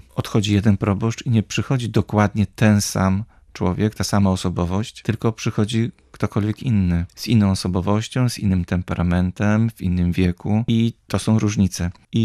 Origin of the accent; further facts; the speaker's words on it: Gniew, Pomeranian Voivodeship, Poland; bo ja osobiście pochodzę z Gniewa, z kościoła świętego Mikołaja.